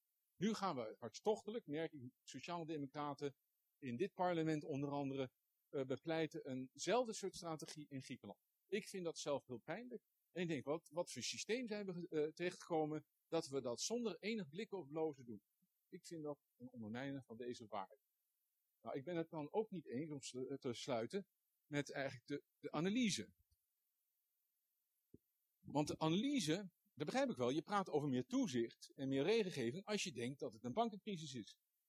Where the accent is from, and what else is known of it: Groningen, Netherlands